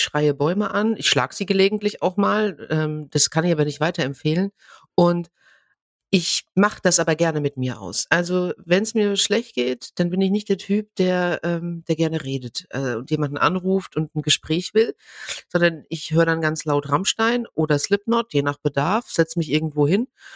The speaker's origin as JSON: {"language": "German", "region": "Hesse", "country": "Germany", "said": "Naja, ich komme hier aus Hessen."}